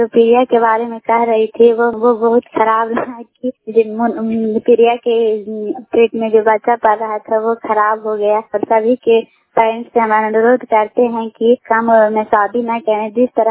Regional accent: Bihar, India; घर कल्याणपुर वाली बिरछी पंचायत सरखान चंदी जिला ललंदा के निवासी हूँ।

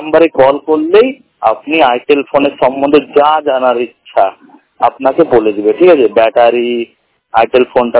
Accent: Prayagraj, Uttar Pradesh, India; আমার বাড়ি হলো ইলাহাবাদ।

